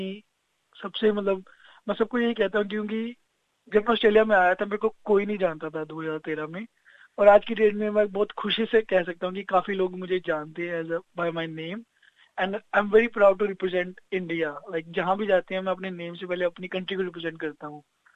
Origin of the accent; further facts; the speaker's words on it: Patiala, Punjab, India; moved away as an adult; मैं भारत में पंजाब से हूँ, पंजाब पटियाला से